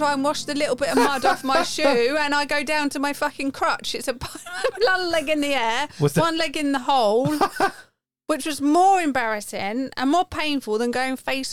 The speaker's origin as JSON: {"language": "English", "town": "Upper Norwood", "region": "London", "country": "United Kingdom", "tie": "born there", "said": "I was born in Upper Norwood."}